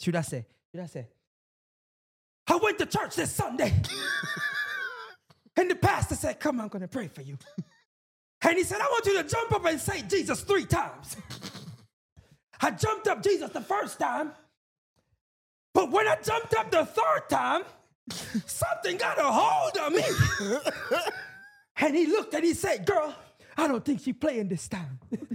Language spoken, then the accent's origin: English; Jamaica; there at Jamaica. I feel like there's some things we still do.